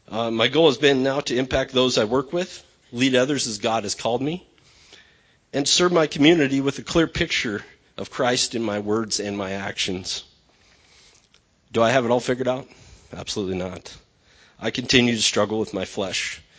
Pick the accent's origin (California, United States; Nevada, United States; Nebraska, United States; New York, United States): Nebraska, United States; Alliance; I'm originally from Alliance, Nebraska. I grew up in a loving and church-attending home.